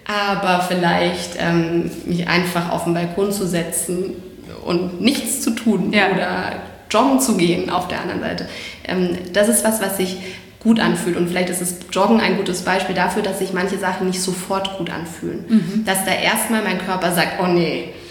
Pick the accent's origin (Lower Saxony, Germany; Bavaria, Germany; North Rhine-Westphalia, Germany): Bavaria, Germany; Munich